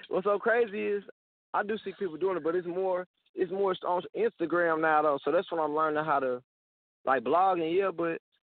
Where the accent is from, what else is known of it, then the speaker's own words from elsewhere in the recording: St. Louis, Missouri, United States; I mean, I'm from St. Louis, so as far as media, I already, you know, like I'm used to it.